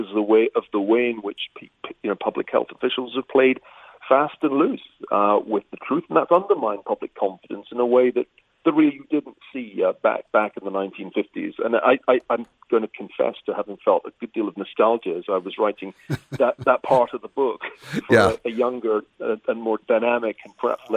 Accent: United Kingdom; now in United States; Remember, you can tell from my accent, I'm an immigrant originally from the UK

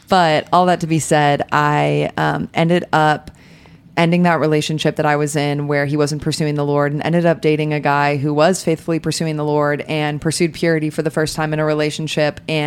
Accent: North Dakota, United States; moved away as an adult; now in Dallas, United States; I'm from North Dakota, born and raised, but I moved to Dallas to go to SMU for college

